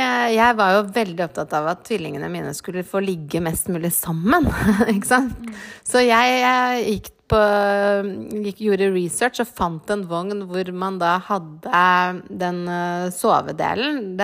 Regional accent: Oslo, Norway; born there; Jeg er født jo på Riksen

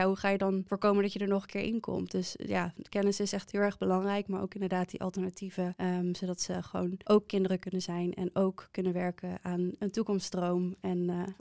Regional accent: Netherlands; Want ik ben gewoon hier uit Nederland, in Nederland geboren.

